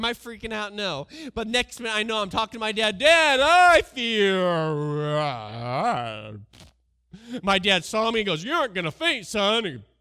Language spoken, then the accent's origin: English; Washington, United States; I'm from Washington State.